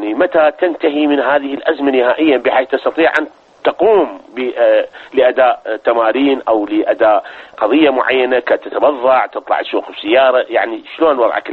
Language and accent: Arabic; Amarah, Maysan, Iraq; أنا رجال من العمارة من الكويت